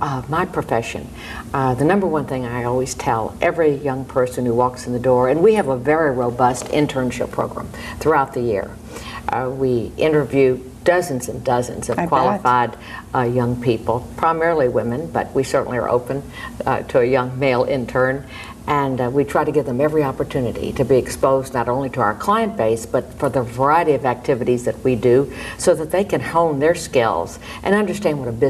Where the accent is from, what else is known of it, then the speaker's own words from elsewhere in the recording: Galveston, Texas, United States; as a child growing up in Galveston, you look back on your life